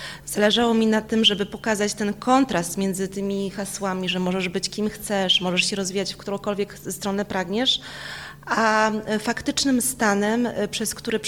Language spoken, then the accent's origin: Polish; Masovian Voivodeship, Poland; ja pochodzę z Kurpi Zielonych, więc siłą rzeczy też mi zależało na tym, żeby jakoś zaprezentować ten region Polakom